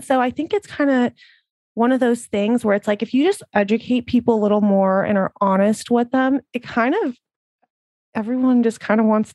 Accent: El Centro, California, United States; now in San Diego, United States; So I grew up in a small town in El Centro in the Imperial Valley. It's about 2 hours east. When I turned 19, I moved up to San Diego, just wanted to get out of my small little bubble.

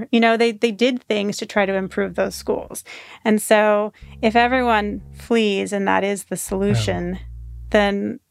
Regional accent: Washington, United States; I grew up in Washington State, in a conservative corner of Washington State, but the state is, you know, a blue state

